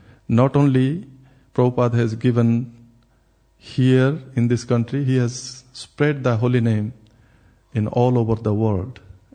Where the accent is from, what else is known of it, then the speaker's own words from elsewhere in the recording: India; especially I'm from India